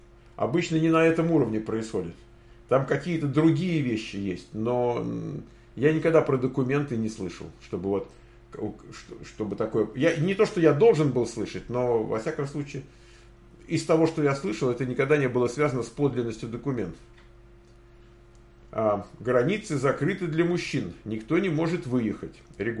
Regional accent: Dnipro, Dnipropetrovsk Oblast, Ukraine; Я такого же возраста примерно, как и Света. Я сама из Днепра.

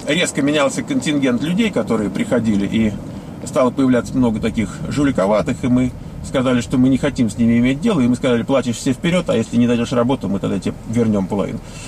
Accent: Moscow, Russia; я из Москвы, Свет моя из Киева

